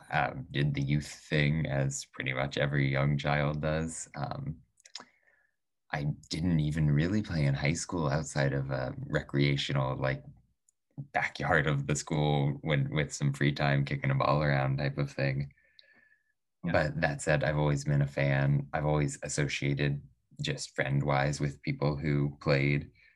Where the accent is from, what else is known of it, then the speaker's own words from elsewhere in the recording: Indianapolis, Indiana, United States; So growing up in Indianapolis, right, I was around when the 11 were founded.